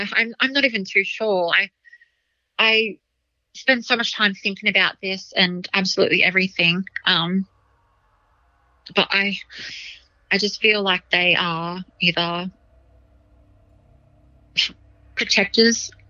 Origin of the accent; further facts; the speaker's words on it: Blackwater, Queensland, Australia; like I grew up in Blackwater in central Queensland.